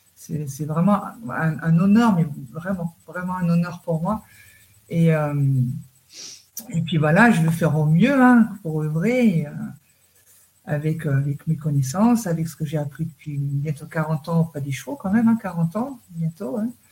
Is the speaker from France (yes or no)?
no; Germany; c'est vrai que toute petite, j'ai grandi en Allemagne